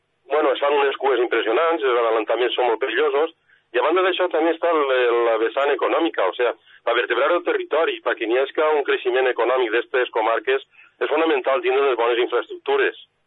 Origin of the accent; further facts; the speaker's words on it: Alcoy, Valencian Community, Spain; Jo soc d'Alcoi i les comarques centrals